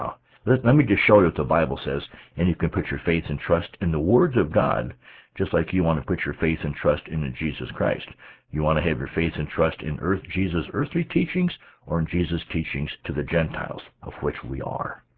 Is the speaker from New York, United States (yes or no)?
no; South Dakota, United States; now in North Dakota, United States; And just because I'm from North Dakota, don't hold that against me. I'm originally from South Dakota.